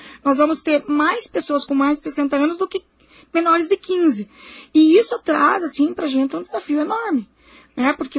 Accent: Chopinzinho, Paraná, Brazil; que eu sou lá da região sudoeste, né? Eu sou de Chopinzinho.

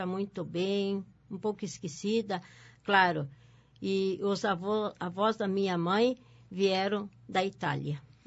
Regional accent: Rio Grande do Sul, Brazil; Eu sou natural do Rio Grande do Sul

